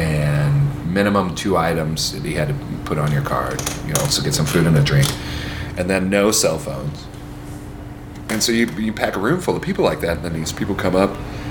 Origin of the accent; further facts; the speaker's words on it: St. Louis, Missouri, United States; I was nice, because I'm from St. Louis, and we got courtesy.